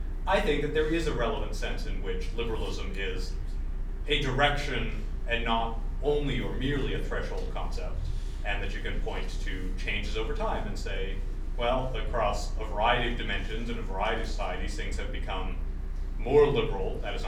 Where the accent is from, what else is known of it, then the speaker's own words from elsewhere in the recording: New Hampshire, United States; as we say in my home state of New Hampshire, you can't get there from here.